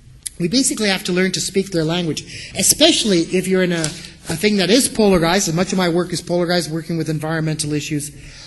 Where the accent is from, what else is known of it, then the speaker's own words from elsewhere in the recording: Montreal East, Quebec, Canada; I grew up in Montreal East